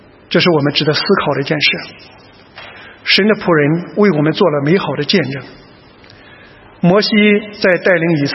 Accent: China; now in Australia; 所以我们从中国移民到澳洲来。

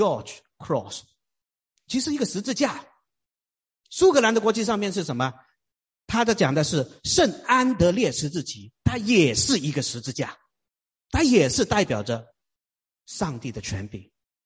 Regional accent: China; 你知道70年前呢，可能我们中国人很少注意这些事情。

